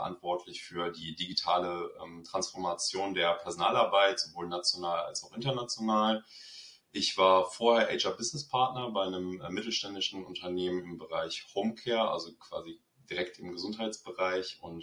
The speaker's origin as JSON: {"language": "German", "town": "Cologne", "region": "North Rhine-Westphalia", "country": "Germany", "tie": "born or raised there", "said": "ich komme aus Köln, bin hier geboren, aufgewachsen, in einem kleinen Nebenort, aber beruflich und auch von der Ausbildung her hier immer verankert gewesen in der Stadt"}